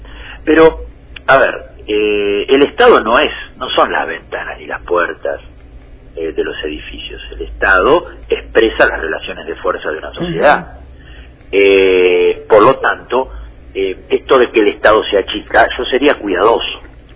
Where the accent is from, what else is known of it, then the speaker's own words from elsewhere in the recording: Argentina; nuestra lucha como trabajadores del Estado y como argentinos bien nacidos es intrínsecamente pelear